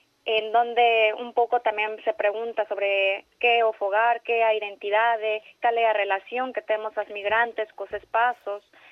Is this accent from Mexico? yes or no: yes; Mexico; now in Galicia, Spain; é migrante, igual que a min, que son de México.